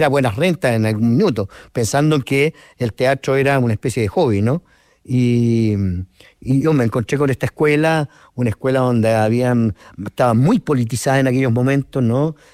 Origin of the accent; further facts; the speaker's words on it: Talca, Maule, Chile; Porque yo vengo de Talca.